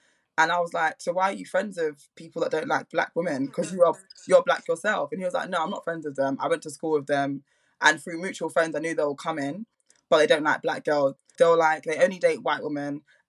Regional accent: Jamaica; accent: British; because I'm obviously not from England. Yeah, I know you guys are probably wondering, this accent sounds British. Now I was born and bred in Jamaica and I'll be returning back.

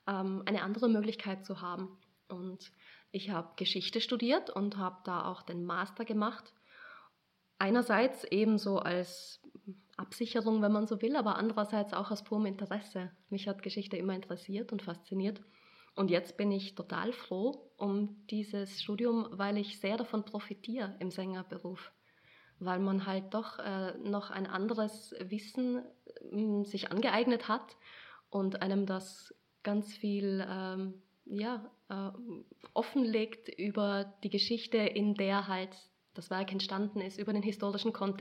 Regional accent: Tyrol, Austria; Tirolerin.

